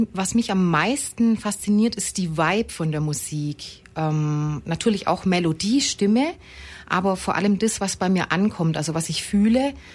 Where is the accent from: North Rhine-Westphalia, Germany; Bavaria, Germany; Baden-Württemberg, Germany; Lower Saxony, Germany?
Baden-Württemberg, Germany; Aalen; born there; now in Ulm, Germany; Also ich bin seit 2001 in Ulm und komme eigentlich gebürtig aus Aalen und also Richtung Heidenheim.